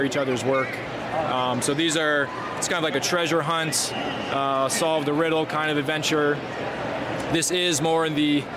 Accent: Cleveland, Ohio, United States; Cleveland, Ohio.

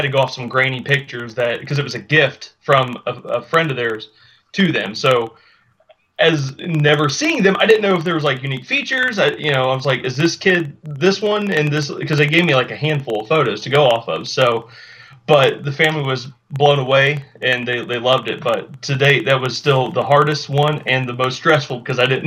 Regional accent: Eaton, Ohio, United States; there wasn't a local comic book shop where I'm from Eaton, Ohio.

